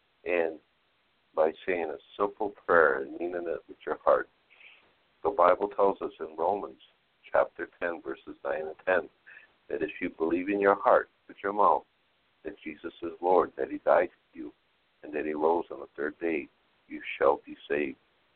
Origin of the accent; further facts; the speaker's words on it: Ohio, United States; from the Bay Area. I'm from Ohio.